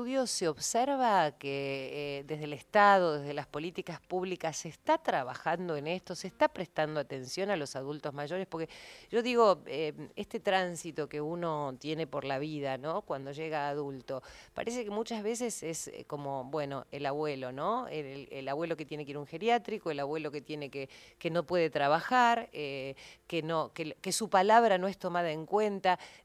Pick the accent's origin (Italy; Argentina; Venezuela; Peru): Argentina; Ahora, nosotros, argentinos, ¿tenemos los elementos como para contener una sociedad de adultos mayores